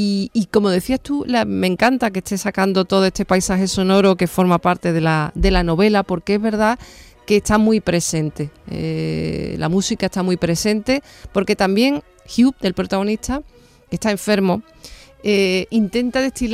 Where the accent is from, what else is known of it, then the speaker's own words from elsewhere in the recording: Seville, Andalusia, Spain; Yo nací en Los Remedios, pero realmente soy de Rochelambert, de un barrio obrero, un barrio moderno.